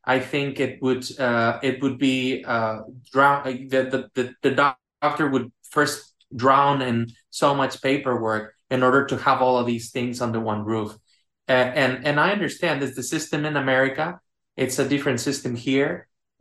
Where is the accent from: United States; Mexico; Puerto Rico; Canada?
Mexico; Tijuana, Baja California; I come from a tough town of Tijuana. I grew up in Tijuana